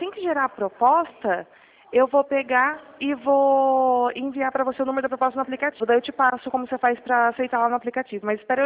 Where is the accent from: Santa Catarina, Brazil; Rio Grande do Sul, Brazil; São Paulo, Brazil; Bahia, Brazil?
São Paulo, Brazil; Piracicaba; nós somos de Piracicaba.